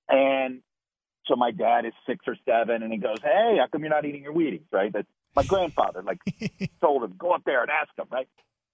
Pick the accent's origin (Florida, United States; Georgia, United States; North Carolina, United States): Florida, United States; Miami; I grew up in Miami. We didn't have Major League Baseball, but we had Vero Beach, brother.